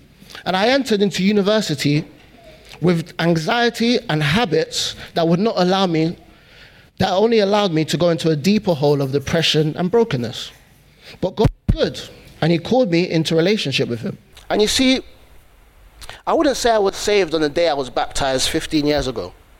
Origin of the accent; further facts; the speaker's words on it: Hackney, London, United Kingdom; born there; So I was born in Hackney, the north side of the bridge.